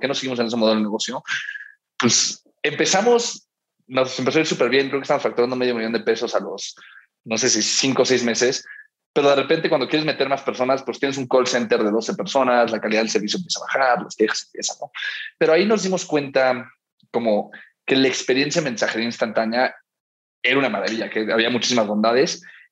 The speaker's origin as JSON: {"language": "Spanish", "town": "Miami", "region": "Florida", "country": "United States", "tie": "born or raised there", "said": "El primero, yo crecí en Miami."}